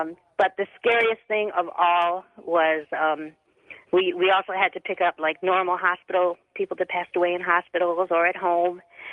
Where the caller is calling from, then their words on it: Pahrump, Nevada, United States; First of all … I'm calling from Pahrump, Nevada.